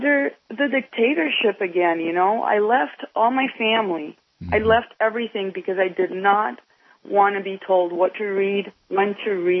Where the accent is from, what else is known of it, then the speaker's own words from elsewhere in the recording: United States; I mean, I'm so proud of being an American